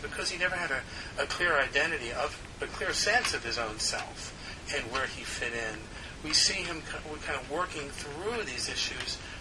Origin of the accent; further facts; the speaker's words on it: New Jersey, United States; I read this paragraph about my growing up in New Jersey.